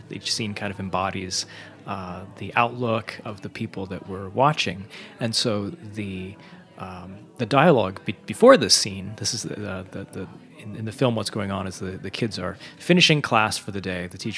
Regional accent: United States; for me as an American trying to inhabit a sound world that I don't really live and breathe in was going to come across as inauthentic.

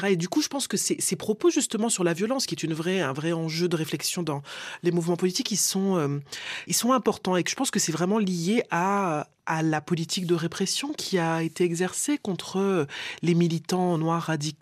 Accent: Martinique; je suis martiniquaise, j'ai grandi en Martinique, j'ai quand même de la famille guadeloupéenne.

